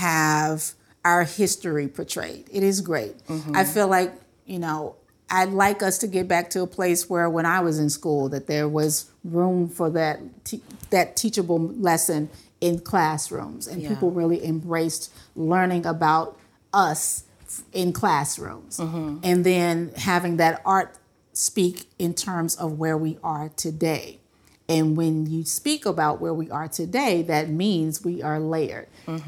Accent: the South, United States; I can make a dope macaroni and cheese because I'm from the South. My mother showed me how.

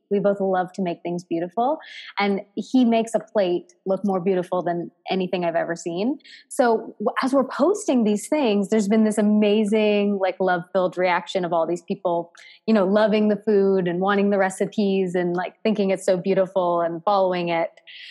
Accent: Canada; I'm actually a dual citizen, but Canada is my home country.

